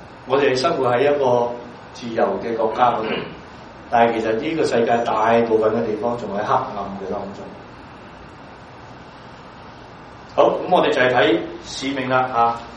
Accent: China; 特別我是大陸來的

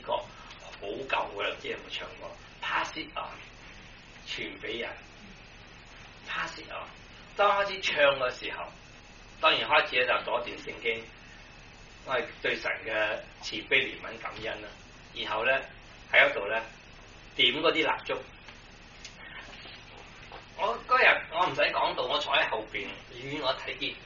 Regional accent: Guangdong, China; 即是我們廣東人說將自己的快樂建立在別人的痛苦上面

